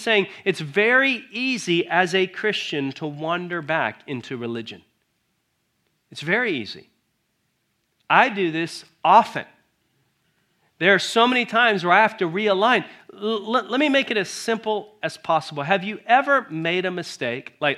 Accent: United States; I'm an American. You know, I live in America, like many of you live in America and are Americans.

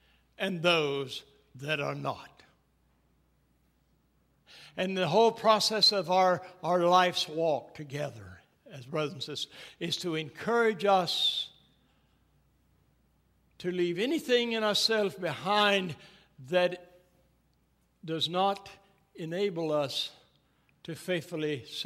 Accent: Scotland, United Kingdom; Well, first of all, being a Scot, I know nothing's free.

